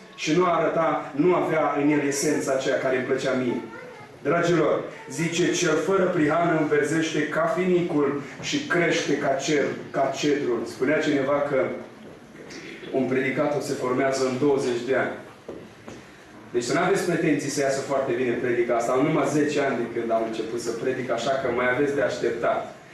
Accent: Bacău County, Romania; Eu vin chiar din Seva lui Ștefan, de acolo la 20 de kilometri de mine, este stejarul din Borzești

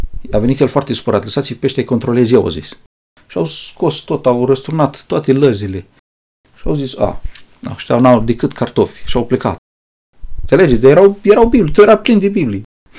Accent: Adjud, Vrancea County, Romania; born there; m-am născut în Adjud, județul Vrancea, și faptul că m-am născut într-o familie de oameni credincioși

